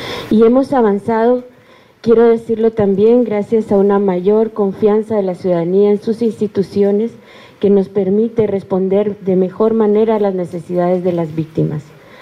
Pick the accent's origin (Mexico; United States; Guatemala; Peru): Guatemala; en nombre como ciudadana guatemalteca y como funcionaria pública